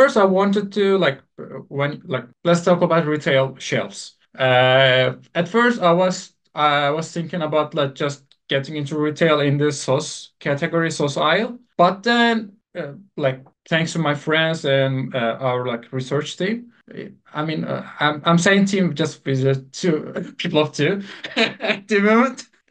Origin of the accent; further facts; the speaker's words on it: Turkey; English is a second language; just born and raised in Turkey, so I don't have English accents.